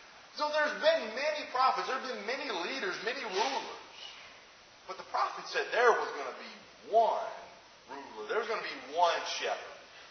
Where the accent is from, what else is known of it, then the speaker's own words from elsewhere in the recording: Alabama, United States; I grew up in Alabama, and we have cows on our property, my grandparents' property.